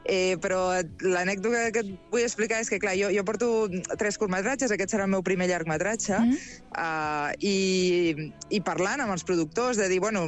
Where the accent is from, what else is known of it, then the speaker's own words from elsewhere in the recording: Mataró, Catalonia, Spain; Només a un, a Mataró, però jo soc de Mataró